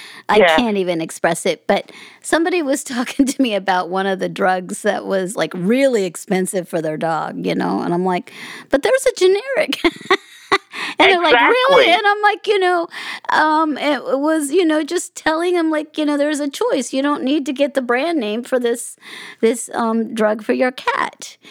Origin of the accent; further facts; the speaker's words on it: Las Vegas, Nevada, United States; born there; I was born in Las Vegas